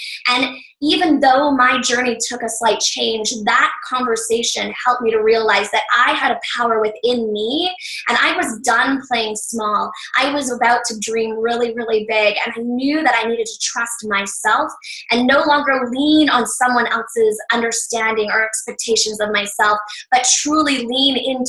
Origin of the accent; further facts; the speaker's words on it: Cayman Islands; bringing it to my hometown in the Cayman Islands